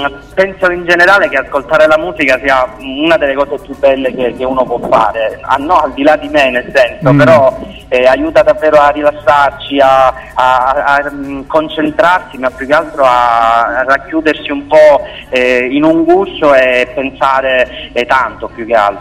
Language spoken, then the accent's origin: Italian; Sicily, Italy; io al momento mi trovo in Sicilia, perché io sono siciliano, quindi abito qua in Sicilia